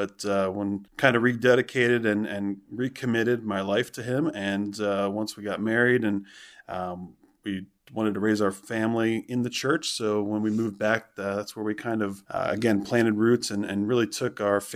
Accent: Lewisburg, Pennsylvania, United States; I was born and raised in Lewisburg, Pennsylvania, which is actually the area that we came here from.

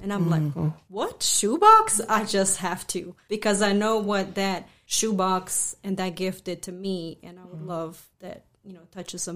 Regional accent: Bosnia & Herzegovina; now in United States; Okay, so I'm from Bosnia. I grew up pretty much in war. We left Bosnia 1997, and that's when we came to the United States.

